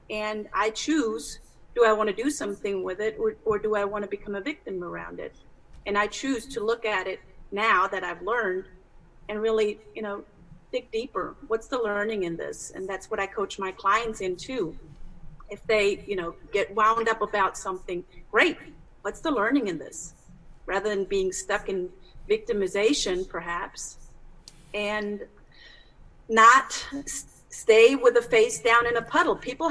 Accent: Germany; moved away as an adult; now in United States; When I came from Germany to the States to start a Montessori school

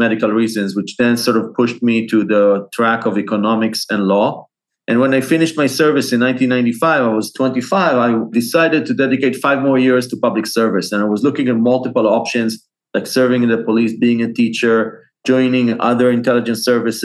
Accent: Holon, Tel Aviv District, Israel; I grew up in Israel, in Holon.

